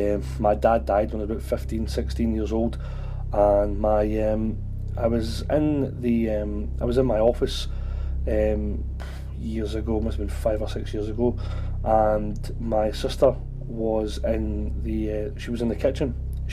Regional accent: Glasgow, Scotland, United Kingdom; especially when the ship was built in Scotland, in Glasgow, in my hometown. In fact, my granddad actually helped build it.

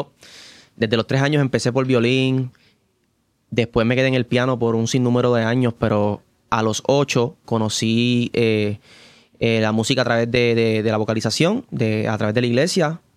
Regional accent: Carolina, Puerto Rico; Yo soy de Carolina.

